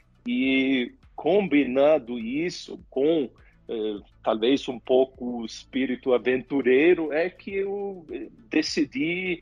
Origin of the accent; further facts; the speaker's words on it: Sweden; Portuguese is a second language; Eu sou sueco